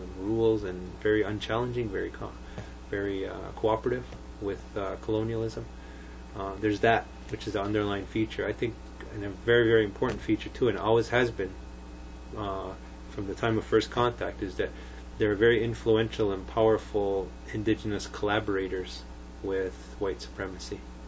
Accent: Kahnawake, Quebec, Canada; I guess I'm lucky I'm from Ganawage, where people hold you accountable for what you say and what you

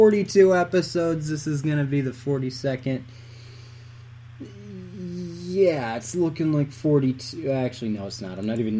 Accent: New York, United States; born there; So, I was born in County of Monroe. That was the hospital. So that was the nearest hospital. There was either that or you went all the way to Ira Davenport and Bath.

